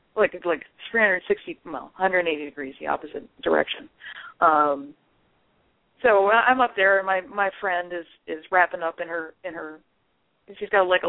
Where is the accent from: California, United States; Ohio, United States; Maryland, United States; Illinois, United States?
Maryland, United States; Baltimore; I grew up in the Baltimore area, and my family spent a lot of time in Wildwood, New Jersey.